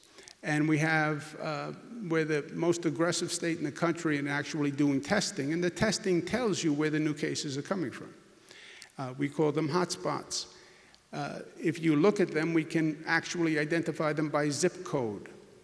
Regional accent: Queens, New York, United States; I'm a child of an outer borough. I'm from Queens.

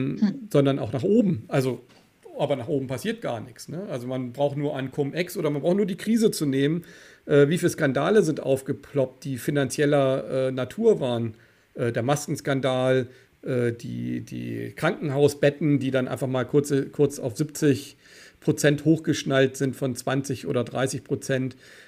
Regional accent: Germany; ich bin Deutscher und ich, meine Mutter ist Österreicherin und mein Vater ist wirklich Deutscher.

